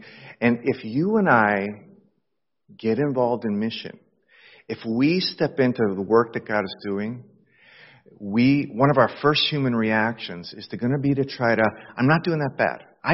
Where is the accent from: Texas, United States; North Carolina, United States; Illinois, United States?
Illinois, United States; Chicago; moved away; also born or lived in Europe; I was a missionary. I grew up in the Chicago area, and I lived in Europe for 20 years.